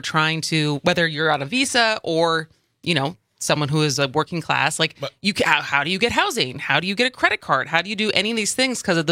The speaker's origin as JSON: {"language": "English", "town": "Madison", "region": "Wisconsin", "country": "United States", "tie": "born or raised there", "said": "I grew up in Madison"}